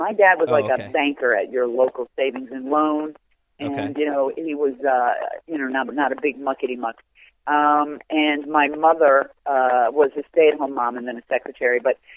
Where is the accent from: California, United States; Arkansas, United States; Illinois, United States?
Illinois, United States; Dolton; On the south side of Chicago, in a suburb called Dalton.